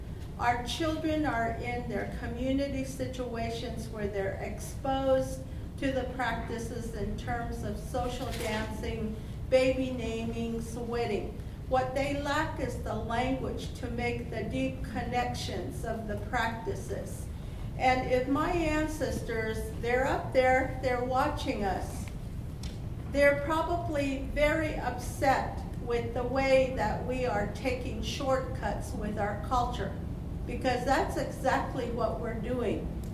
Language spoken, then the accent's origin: English; Arizona, United States; I come from the Hopi Reservation in northeastern Arizona.